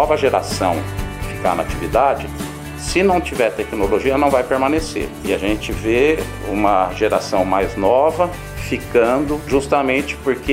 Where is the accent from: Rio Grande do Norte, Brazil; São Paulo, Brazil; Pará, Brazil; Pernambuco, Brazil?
São Paulo, Brazil; Bebedouro; born there; Nós nascemos aqui em Bebedouro, uma região onde a citricultura era muito relevante, era a maior região citrícola do país há 45 anos.